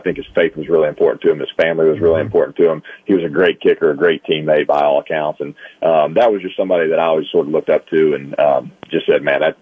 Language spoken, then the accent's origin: English; North Carolina, United States; You know, for me, I think growing up in North Carolina, I went to a lot of Panthers games as a kid